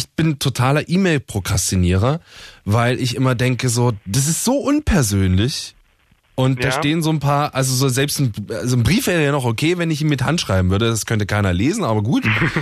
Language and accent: German; Dresden, Saxony, Germany; also born or lived in Jena; Ich bin in Dresden aufgewachsen, bin dann nach Jena zum Studieren, das ist ja auch so eine Studentenstadt